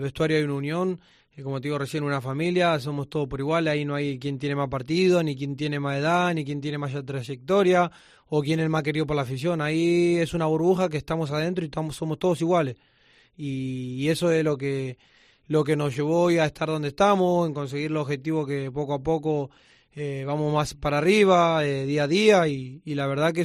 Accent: Argentina; now in Spain; Obvio que yo siendo argentino quiero ir a mi selección y defender mi patria y morir por mi patria

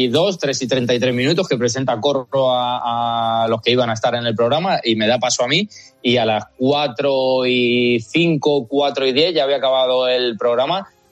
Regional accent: Madrid, Community of Madrid, Spain; Yo que soy de Madrid toda la vida, se me hace un poco más fácil

